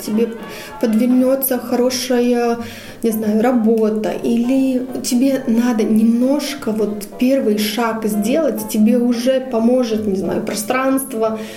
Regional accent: Bauska, Bauska Municipality, Latvia; now in Riga, Latvia; Я не из Риги, да, я из Бауска, да. Но в Риге уже 25 лет живу, больше, чем в Бауске. В Бауске 20. Прожила. Ну, 19, так где-то.

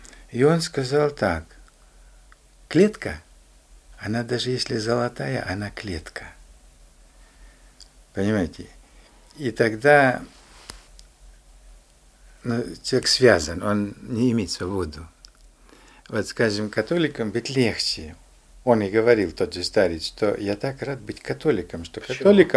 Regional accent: Kyrgyzstan; moved away; я из Киргизии приехал, там, например, ну, папа мусульманин, мама католичка.

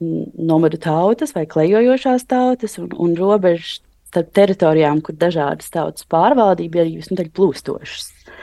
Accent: Lielvarde, Ogre Municipality, Latvia; moved away as an adult; also born or lived in Norway; Es nāku no Lielvārdes Latvijā

